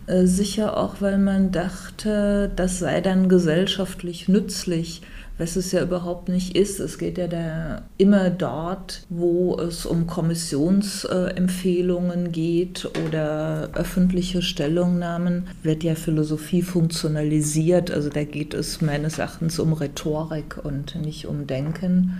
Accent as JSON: {"language": "German", "town": "Alzenau", "region": "Bavaria", "country": "Germany", "tie": "born there", "said": "Damals war ich fasziniert von den Debatten in meinem Geburtsort Alzenau. Das ist ein recht kleiner Ort"}